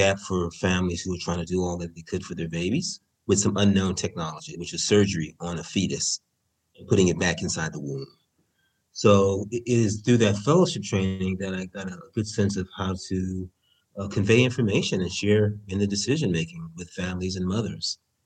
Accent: San Francisco, California, United States; and actually I'm from San Francisco

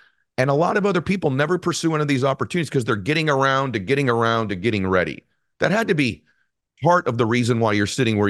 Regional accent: Weymouth, Massachusetts, United States; born there; well, I was born in Weymouth, but I've been a lifetime fan.

